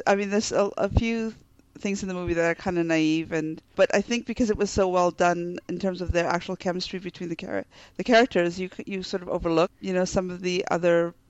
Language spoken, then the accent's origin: English; South Africa; I mean, I'm from South Africa where gay couples are everywhere and it's very normal.